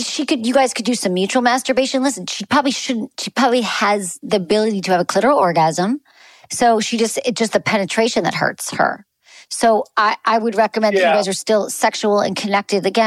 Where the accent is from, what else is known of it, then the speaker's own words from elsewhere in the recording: Michigan, United States; I'm from Michigan, but you're Minnesota.